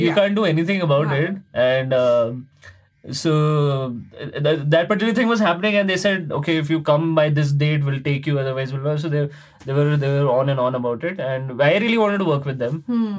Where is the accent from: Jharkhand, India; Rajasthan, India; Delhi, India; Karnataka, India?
Rajasthan, India; And I'm originally from Rajasthan. So when I get back to the soil, I'll be like, okay, this is, you know, home.